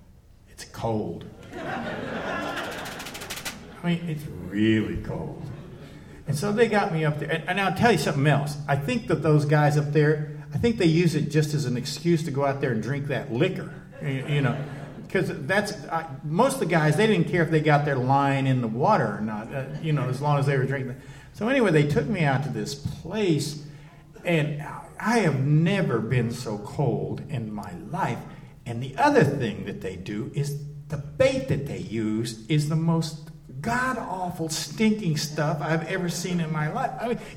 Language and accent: English; New Mexico, United States; Well, I'm from New Mexico, and I had never been ice fishing.